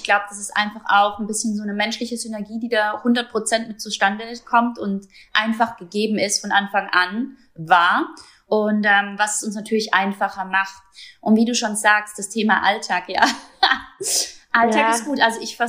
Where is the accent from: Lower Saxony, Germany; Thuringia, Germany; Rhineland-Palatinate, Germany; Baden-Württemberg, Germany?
Baden-Württemberg, Germany; kommen wir beide aus dem Raum Karlsruhe.